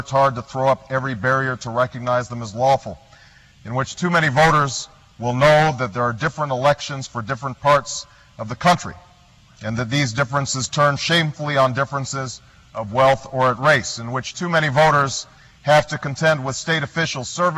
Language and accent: English; Chicago, Illinois, United States; Keep in mind, I come from Cook County, from Chicago, in which there's a long record of these kinds of problems taking place